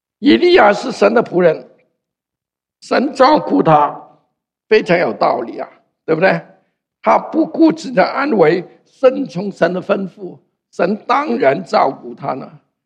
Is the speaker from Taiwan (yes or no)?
no; Hong Kong; 我从香港来的